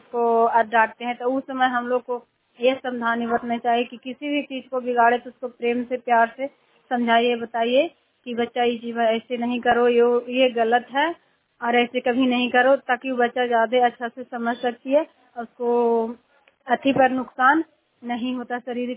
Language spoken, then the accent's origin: Hindi; Chandi, Bihar, India; चंडीदी के रहने वाली हूँ और जिला नालंदा राज्य बिहार है।